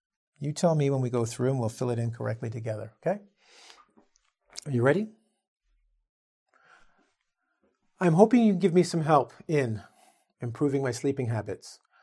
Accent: Canada; I'm going to read the story as I would as a Canadian

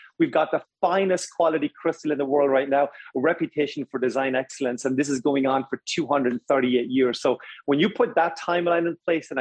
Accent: Waterford, Munster, Ireland; growing up in Waterford, Ireland, was a glassblower.

